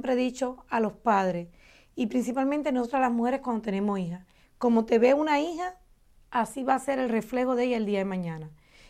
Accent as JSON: {"language": "Spanish", "country": "Cuba", "said": "En mi país hay un dicho, y los que son cubanos lo conocen, a mal tiempo, buena cara."}